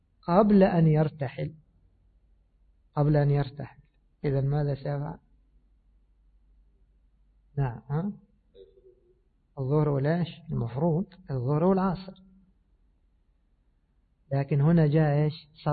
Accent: Egypt; كان يعمل إيش كما يقال عندنا في مصر مجبرات

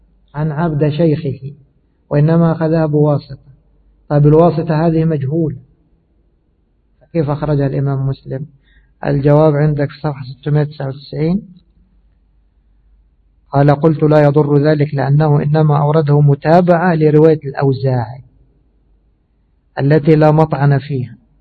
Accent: Egypt; أنا كنت أعرف مسجد عندنا في مصر معروف أن هذا مسجد الختمة

